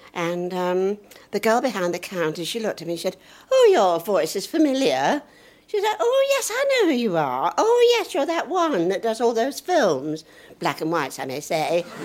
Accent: Oldham, North West England, United Kingdom; also born or lived in Parbold; Well, I was born in Parbold, that's near Wigan, and I was brought up when I was a little girl, I was age 2, went to Oldham, stayed there until 20, I was.

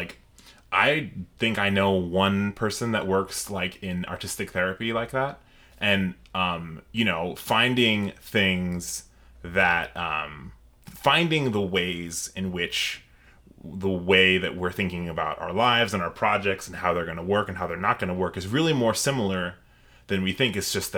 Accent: New York, United States; No, I think it's just because I'm from New York.

